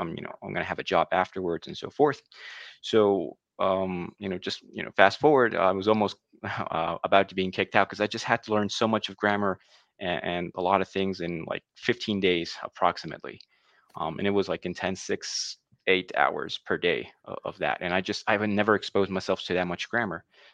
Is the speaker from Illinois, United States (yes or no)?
no; New Jersey, United States; moved away as an adult; now in Mexico; So I'm originally from New Jersey, USA. Been living, you know, born and raised there many years. Couple years back, came to Mexico for vacation with family.